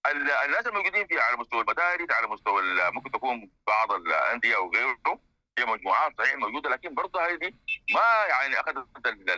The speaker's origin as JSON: {"language": "Arabic", "country": "Sudan"}